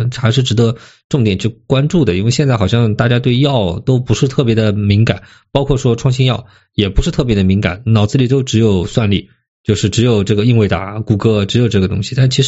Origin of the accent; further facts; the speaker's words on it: China; 这是我们中国人的能力嘛，特殊能力嘛，